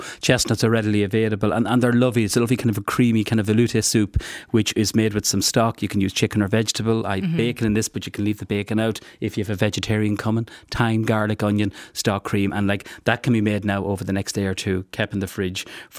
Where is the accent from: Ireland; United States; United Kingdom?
Ireland; Cavan, Ulster; We're from Cavan. We don't waste anything.